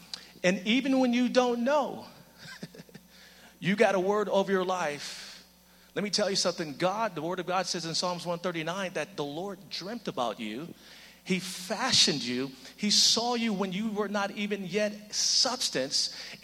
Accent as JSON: {"language": "English", "region": "Michigan", "country": "United States", "said": "I'm from Michigan originally, in high school."}